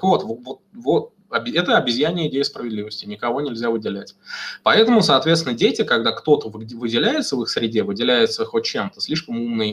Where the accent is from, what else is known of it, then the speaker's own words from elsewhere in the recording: Russia; accent: Russian; у меня страшный русский акцент, но я свободно говорю на английском